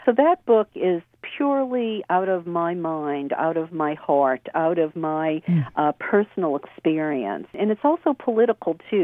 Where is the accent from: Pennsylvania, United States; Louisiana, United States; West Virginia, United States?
Louisiana, United States; New Orleans; I grew up in the Bible Belt, and my mother obviously did too. We grew up in New Orleans